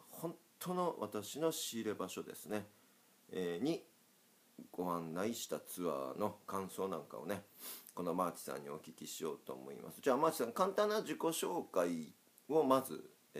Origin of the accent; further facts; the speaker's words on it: Ehime, Japan; 愛媛の地元だとなんか面白くないんですよとかこう言っちゃうんですけど